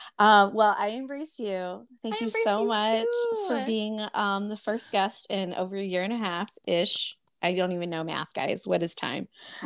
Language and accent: English; Missouri, United States; I'm from Missouri.